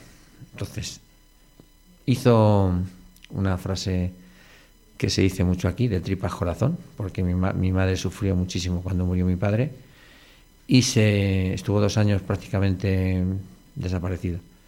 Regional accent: Ávila, Castile and León, Spain; now in Madrid, Spain; yo los recuerdos que tengo de Ávila, de mi pueblo de Ávila, pues son de niño

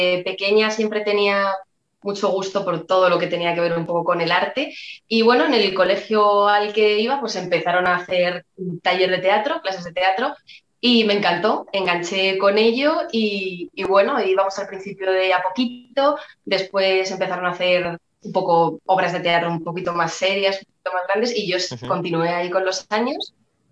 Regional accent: Madrid, Community of Madrid, Spain; yo soy de Hortaleza de toda la vida, o sea, quiero decir, he ido

